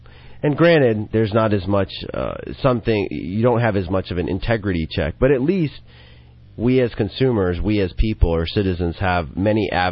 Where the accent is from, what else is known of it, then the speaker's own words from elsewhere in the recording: Georgia, United States; I grew up in South Georgia. You know, my friends were South Georgians.